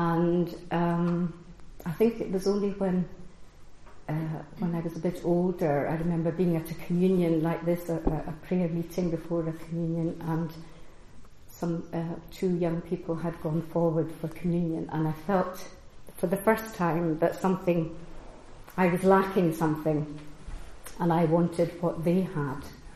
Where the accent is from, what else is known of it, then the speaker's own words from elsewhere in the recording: Scotland, United Kingdom; born there; now in Oban, United Kingdom; But I was born in Creedinish, second youngest of five children, and we lived in a croft house where boat was the only access